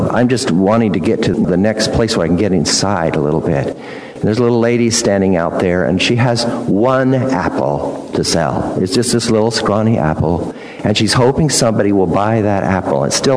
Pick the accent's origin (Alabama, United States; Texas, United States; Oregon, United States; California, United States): Oregon, United States; but I am glad I'm from Oregon. Oregon is kind of like the perfect place to live, I think.